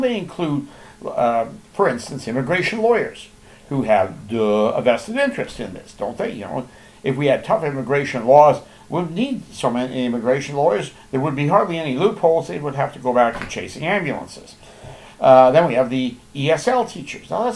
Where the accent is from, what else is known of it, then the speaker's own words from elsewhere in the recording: Canada; I'm a Canadian, so I'm a stakeholder.